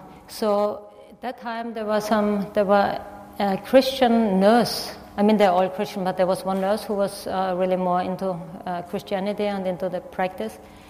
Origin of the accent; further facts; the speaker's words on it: Austria; English is a second language; moved away; also born or lived in Nepal / India; Please excuse my English, as I'm from Austria. And having lived in Nepal and India for so long, the English, however good it might have been before, it gets really worse.